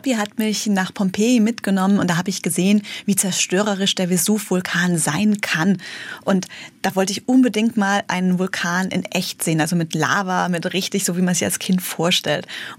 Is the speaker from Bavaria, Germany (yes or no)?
no; Enkenbach-Alsenborn, Rhineland-Palatinate, Germany; Ich komme aus Enkenbach-Alsenborn, ein kleines Dorf in der Pfalz.